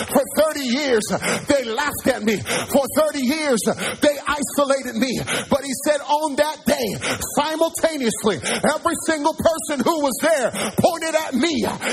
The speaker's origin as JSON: {"language": "English", "town": "New York City", "region": "New York", "country": "United States", "tie": "born or raised there", "said": "That's why, as a New Yorker, raised in the city of New York from the time I was 5 years old"}